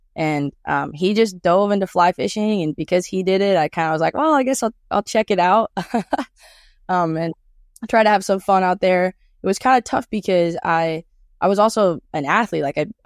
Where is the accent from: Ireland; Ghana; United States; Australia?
United States; Kalispell, Montana; Yeah, I was born and raised in Kalispell, so northwest part.